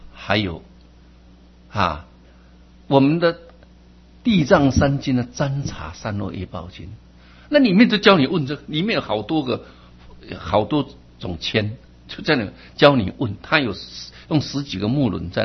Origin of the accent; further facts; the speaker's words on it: Taiwan; 我们台湾很多政治人物，